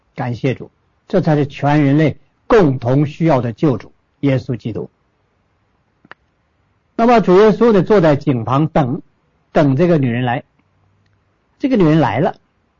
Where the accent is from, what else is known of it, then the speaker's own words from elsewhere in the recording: China; 那么你我中国人都在喝孔孟之道儒家的水，